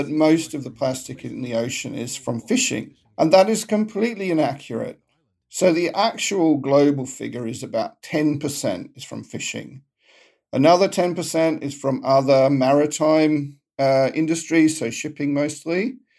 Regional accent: Australia; also born or lived in Papua New Guinea; Yeah, so I grew up in Australia and then Papua New Guinea.

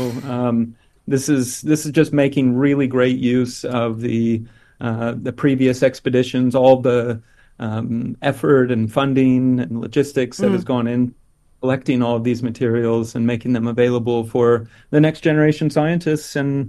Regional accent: Ohio, United States; But so where I'm from here, this close to my hometown, we're completely covered by glacial deposits from the northern hemisphere that kind of grew south, and the entire state of Ohio

